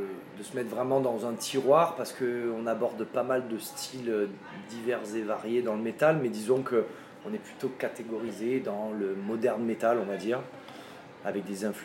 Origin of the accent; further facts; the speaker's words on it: Occitanie, France; Moi, je viens d'à côté de Montpellier.